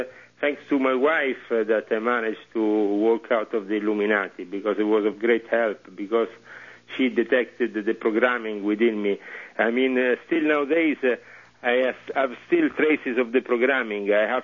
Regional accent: Italy; accent: Italian; It's my accent.

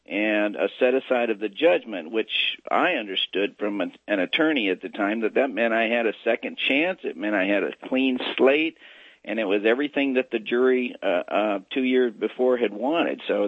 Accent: Texas, United States; Growing up in Texas, my brother did a lot of shooting and things like that.

